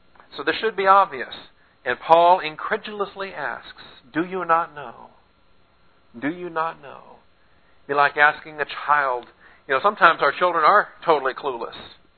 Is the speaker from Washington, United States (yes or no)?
yes; Seattle, Washington, United States; now in Texas, United States; Down here in Texas, we have a much easier time of teaching the second person plural. I grew up in Seattle and have a much harder time teaching the second person plural.